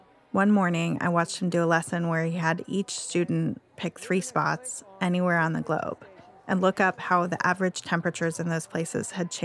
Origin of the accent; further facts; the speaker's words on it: Chico, California, United States; I'm from Chico.